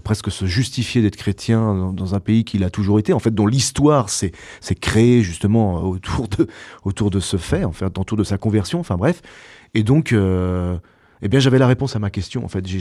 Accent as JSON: {"language": "French", "town": "Cholet", "region": "Pays de la Loire", "country": "France", "tie": "born or raised there", "said": "au couvent à Cholet. C'est ma ville natale. C'est là où j'ai grandi."}